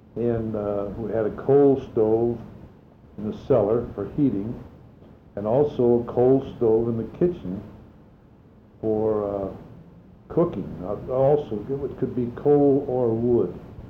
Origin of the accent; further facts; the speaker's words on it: Reading, Pennsylvania, United States; born there; August the 5th, 1913, I was born in Reading, Pennsylvania.